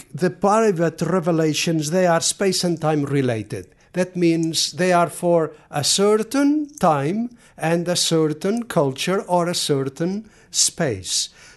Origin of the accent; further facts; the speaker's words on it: Fatima, Centro, Portugal; You know, I was from Portugal and Fatima, I had grown up in Fatima.